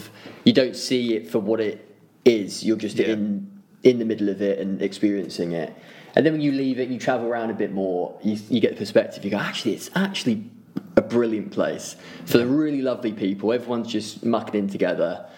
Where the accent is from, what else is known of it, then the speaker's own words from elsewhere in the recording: Seaford, South East England, United Kingdom; also born or lived in Eastbourne; I'm from a little town outside Brighton called Seaford.